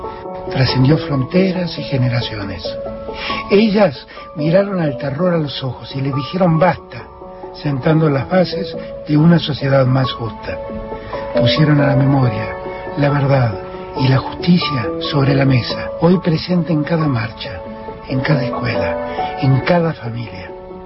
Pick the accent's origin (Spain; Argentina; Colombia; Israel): Argentina; mi eterna gratitud como argentino